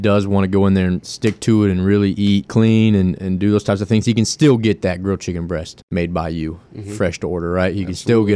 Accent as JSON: {"language": "English", "region": "Kansas", "country": "United States", "said": "I'm from Kansas. So Kansas City barbecue is that's kind of what I grew up on."}